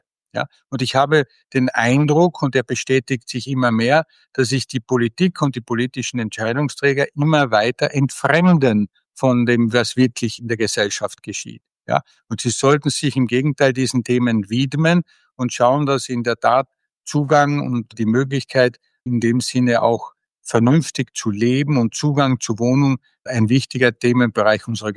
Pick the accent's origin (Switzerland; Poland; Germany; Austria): Austria; als Europäer, als überzeugter Europäer, als Österreicher, als einer, der auch den deutschsprachigen Raum liebt.